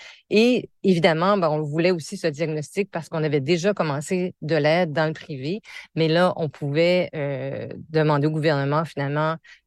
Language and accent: French; Quebec, Canada; now in New Brunswick, Canada; Je suis originaire du Québec, mais ça fait quand même plus de 30 ans que je suis ici.